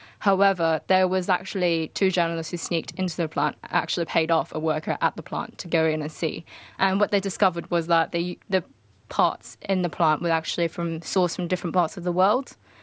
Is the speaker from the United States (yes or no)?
no; Hong Kong; The thing is, I'm actually originally from Hong Kong